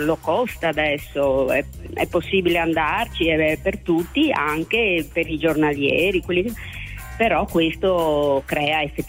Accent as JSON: {"language": "Italian", "town": "Venice", "region": "Veneto", "country": "Italy", "lives_now": "Udine, Italy", "said": "io abito a Udine, ma sono una veneziana."}